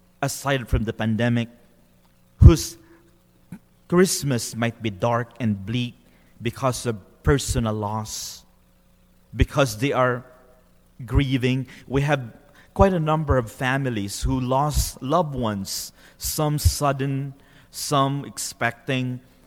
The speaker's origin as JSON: {"language": "English", "country": "Philippines", "said": "It's particularly difficult for me as a Filipino."}